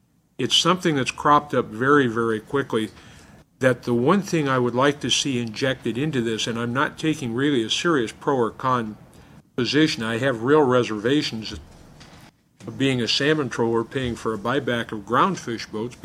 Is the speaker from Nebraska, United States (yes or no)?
no; Newport, Oregon, United States; I'm from Newport.